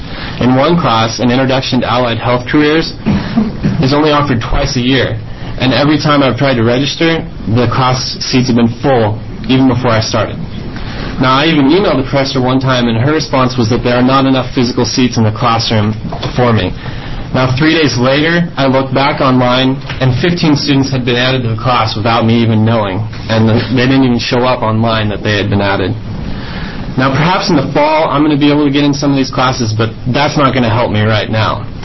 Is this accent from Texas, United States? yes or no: no; La Grande, Oregon, United States; the ones in the rural communities like my hometown of LaGrande.